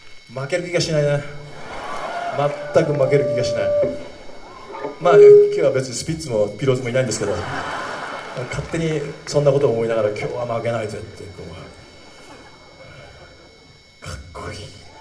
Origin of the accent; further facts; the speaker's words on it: Kumagaya, Saitama, Japan; まあ僕の地元のね、まあ、生まれ故郷の熊谷から始まったんですけど